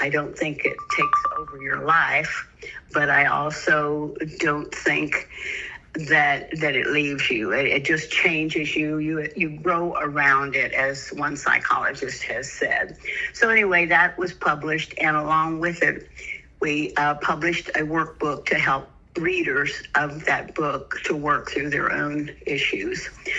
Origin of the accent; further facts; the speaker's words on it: Marion, United States; I was born and raised in Crittenden County and in Marion. Left here and was gone for many years and just moved back 3 years ago.